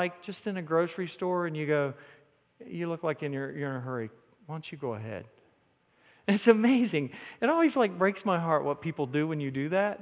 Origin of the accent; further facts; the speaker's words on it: North Carolina, United States; accent: southern; I'm from North Carolina, and I try real hard to work on covering up my southern accent.